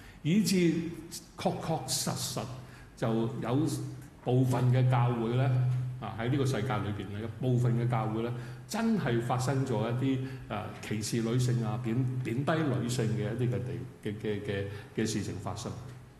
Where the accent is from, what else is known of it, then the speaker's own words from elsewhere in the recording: China; 我們中國人文化裏面文化裏面呢，男尊女卑的文化裏面呢，我們似乎覺得 OK 啊